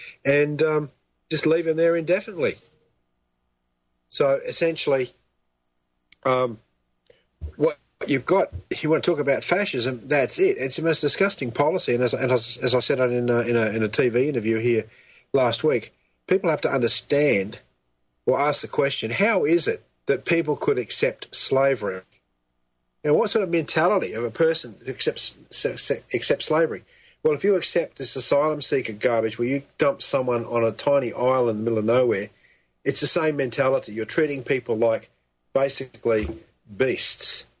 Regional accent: Australia; Well, some people who don't know American Australian accents think we're from Britain.

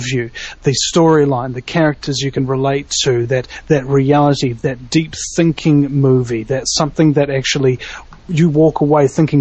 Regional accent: New Zealand; me being a New Zealander, I mean, you know, we get American culture, because our culture is American culture to a large degree.

